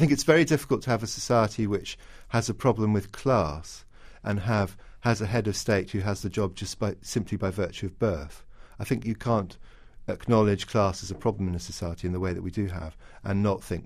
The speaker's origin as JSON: {"language": "English", "country": "Hong Kong", "tie": "born or raised there", "said": "I mean, I grew up in Hong Kong and first travelled through London in the 70s"}